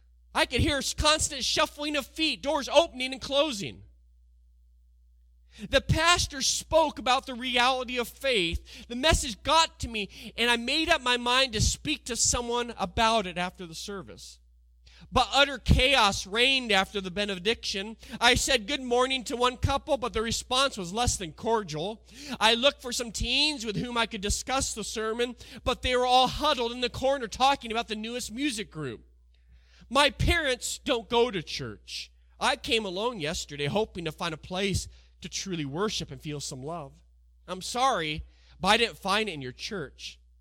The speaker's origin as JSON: {"language": "English", "region": "West Coast", "country": "United States", "lives_now": "Louisville, United States", "said": "I'm from the West Coast. There's not a lot of churches."}